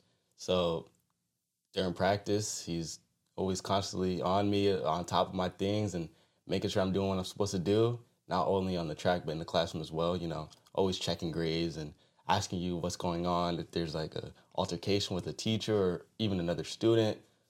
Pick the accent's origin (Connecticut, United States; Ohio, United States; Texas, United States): Connecticut, United States; New Haven; From New Haven, Connecticut, you know, right here, right down the street, actually. And, yeah, I've been here my whole life.